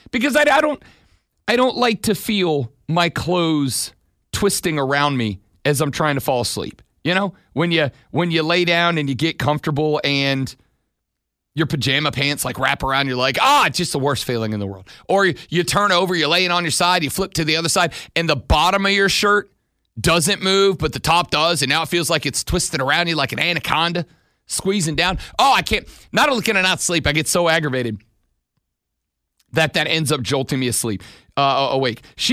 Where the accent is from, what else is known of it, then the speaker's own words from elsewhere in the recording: New Orleans, Louisiana, United States; My goal is to retire to New Orleans, Louisiana. As my hometown, it is the best city on the face of planet Earth.